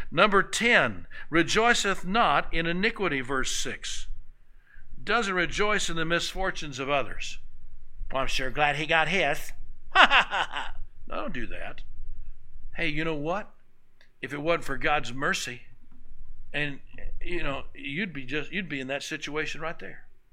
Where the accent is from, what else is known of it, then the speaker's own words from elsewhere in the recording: Oklahoma, United States; I mean, I grew up here in Oklahoma.